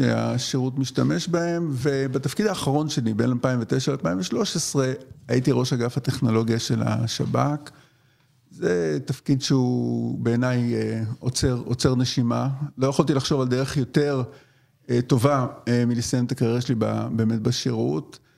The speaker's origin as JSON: {"language": "Hebrew", "town": "Tel Aviv", "region": "Tel Aviv District", "country": "Israel", "tie": "born or raised there", "said": "נולדתי וגדלתי בתל אביב, לאבא שהוא ניצול שואה ואימא שהיא ילידת ירושלים."}